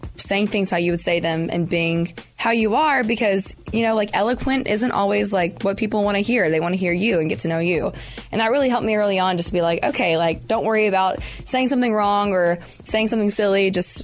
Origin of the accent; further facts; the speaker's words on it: Tennessee, United States; it's like I was saying hands because I'm from East Tennessee.